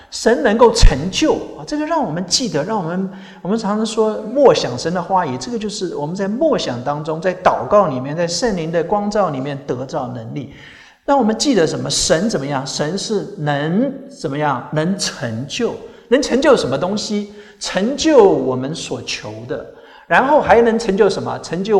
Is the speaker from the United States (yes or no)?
yes; United States; 我们美国人喜欢说 I love you, I love you 啊